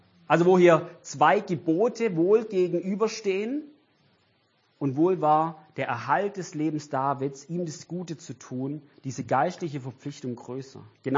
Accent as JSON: {"language": "German", "town": "Weilheim", "region": "Baden-Württemberg", "country": "Germany", "said": "Ich komme aus Weilheim. Bei mir ist die Limburg."}